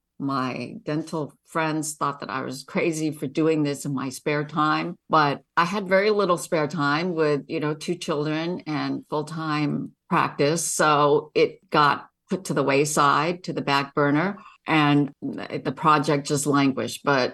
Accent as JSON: {"language": "English", "country": "Hong Kong", "tie": "born or raised there", "said": "My brother, so I mentioned that I grew up in Hong Kong."}